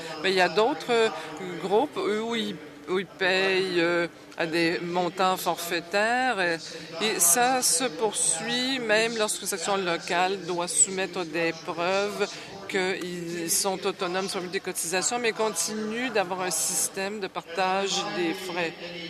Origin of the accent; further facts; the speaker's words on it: British Columbia, Canada; Et vous savez que les élections provinciales, ça s'est déroulé récemment chez nous en Colombie-Britannique.